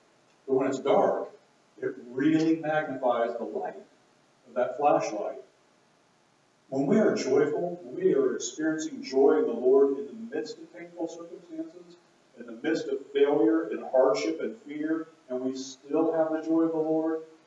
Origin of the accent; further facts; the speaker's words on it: United States; as an American who has a pretty comfortable life in most ways